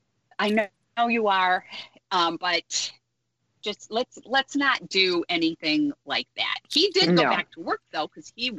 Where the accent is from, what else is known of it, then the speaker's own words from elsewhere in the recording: Grand Blanc, Michigan, United States; a football player from a high school near where we grew up in Grand Blanc, Michigan, outside Flint.